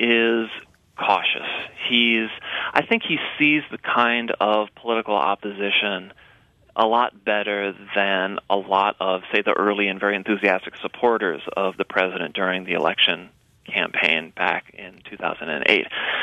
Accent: Minnesota, United States; I think it must be because I'm a Minnesotan. I grew up there, went to college there, got all my degrees from Minnesota, so I'm a good, sensible Midwesterner.

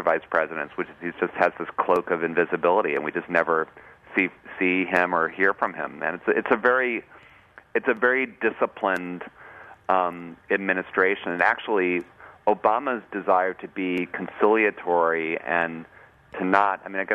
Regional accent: Cleveland, Ohio, United States; You know, I'm from Cleveland.

